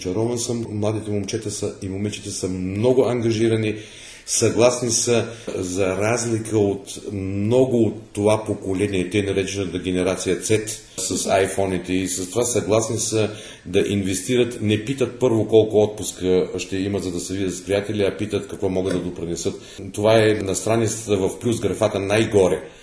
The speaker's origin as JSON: {"language": "Bulgarian", "town": "Plovdiv", "region": "Plovdiv Province", "country": "Bulgaria", "lives_now": "Germany", "said": "Аз съм си пловдивчанин, българин"}